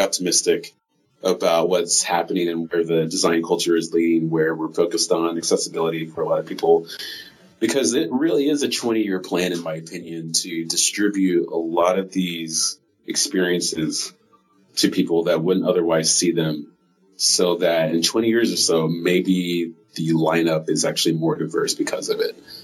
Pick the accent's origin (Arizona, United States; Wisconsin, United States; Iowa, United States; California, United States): Iowa, United States; Iowa City; also born or lived in Cedar Rapids; Yeah, I grew up in Iowa, in Iowa City, Cedar Rapids.